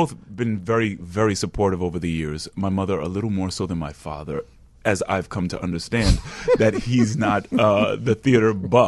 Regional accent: Long Island, New York, United States; I am from New York, born and raised in Long Island. My family is from Panama. I'm first-generation American.

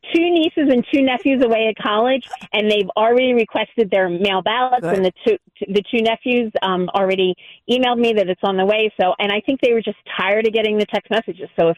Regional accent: Philadelphia, Pennsylvania, United States; But I tell people, yes, I'm from Philadelphia.

